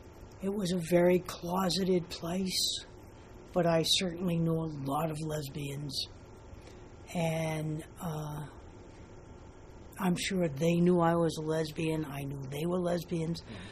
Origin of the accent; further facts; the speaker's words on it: Martha's Vineyard, Massachusetts, United States; also born or lived in New Bedford; now in Asheville, United States; I now live in Asheville, but I was born in on Martha's Vineyard, Massachusetts. Lived there for a good many years, and then my family moved to New Bedford, Mass. And we lived there until I was 16.